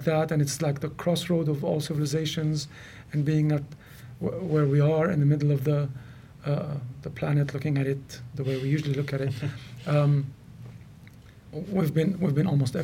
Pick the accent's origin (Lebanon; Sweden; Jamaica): Lebanon; yes, I feel I'm from Lebanon and I live in Lebanon and my heart is there and my roots are there.